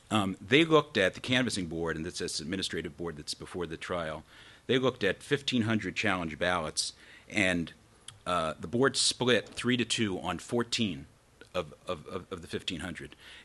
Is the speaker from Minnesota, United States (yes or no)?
yes; Minnesota, United States; And I think we saw another key moment, at least for me as a Minnesotan